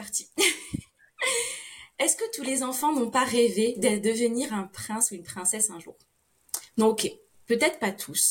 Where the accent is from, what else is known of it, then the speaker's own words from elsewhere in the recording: Casablanca, Casablanca-Settat, Morocco; moved away as an adult; now in Toulouse, France; Je vis à Toulouse depuis 20 ans, mais j'ai grandi à Casablanca, grande ville, capitale économique du Maroc, où les femmes sont féminines, où l'esthétique fait partie des coutumes et où l'apparence est importante.